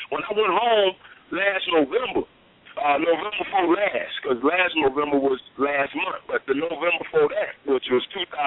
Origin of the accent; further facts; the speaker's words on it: the South, United States; What I'm saying is that I'm a nigga from the South, and I always say that I'm a down South nigga with up North game.